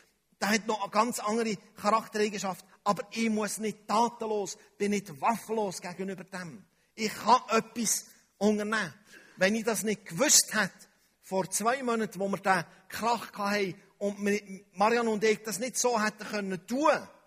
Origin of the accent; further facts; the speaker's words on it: Switzerland; Unsere Denkart als Schweizer allgemein ist der Teufel.